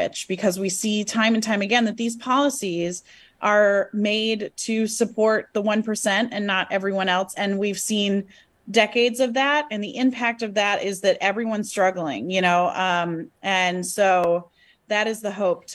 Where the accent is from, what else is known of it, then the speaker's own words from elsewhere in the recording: Michigan, United States; I am a Michigan native, so right next door.